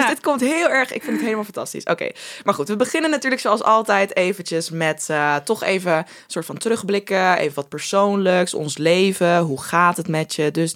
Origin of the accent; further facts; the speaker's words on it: Groningen, Netherlands; Voor de mensen die nu luisteren, want wij komen allebei uit Groningen.